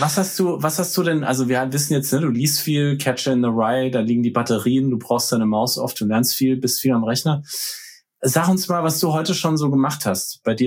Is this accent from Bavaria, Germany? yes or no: yes; Nuremberg, Bavaria, Germany; now in New York, United States; ich bin ja jetzt gerade nicht in New York, sondern noch in Deutschland ein paar Tage und das Planetarium in meiner Heimatstadt in Nürnberg, das heißt nach Kopernikus